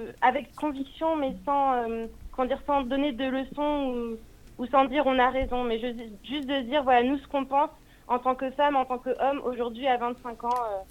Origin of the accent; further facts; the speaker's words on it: Vendôme, Centre-Val de Loire, France; also born or lived in Blois / Tours; Oui, j'ai j'ai grandi du côté de Vendôme. Je suis née à Blois d'ailleurs, et j'ai fait mon lycée à Tours, au lycée Paul-Louis Courier.